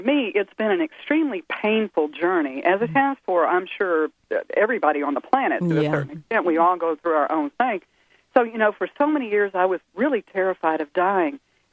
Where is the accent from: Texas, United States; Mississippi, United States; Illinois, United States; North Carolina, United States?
Texas, United States; also born or lived in Missouri / Alabama / Georgia; now in California, United States; I am originally from Texas, yes. And I've had the honor to live in, Texas, Missouri, Alabama for 20 years, Georgia for a little time, and now California.